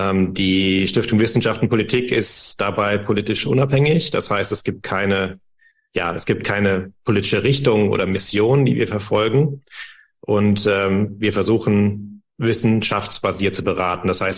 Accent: West Germany, Germany; ich bin in Westdeutschland aufgewachsen

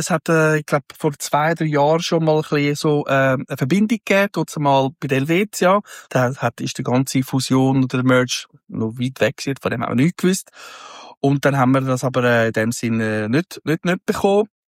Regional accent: Zurich, Switzerland; Das ist Schweizerin, Zürcherin. Also ich bin dann geboren, aufgewachsen in Zürich, bin ein waschechter Stadtzürcher. Manche sagen, ich verlasse eigentlich meine Zone 3 nicht.

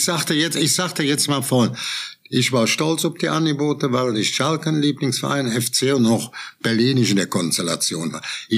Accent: Cologne, North Rhine-Westphalia, Germany; Ich bin ja in der Region auch in Köln groß geworden oder Kölnland.

